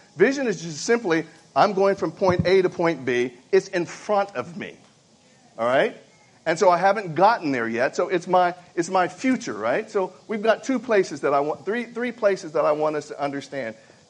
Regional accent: Sacramento, California, United States; I am from Sacramento, California.

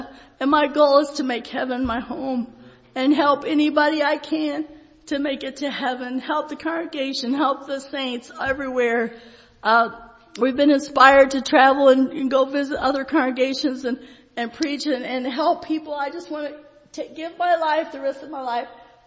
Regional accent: Richlands, Virginia, United States; born there; also born or lived in Michigan; I was born in Richlands, Virginia.

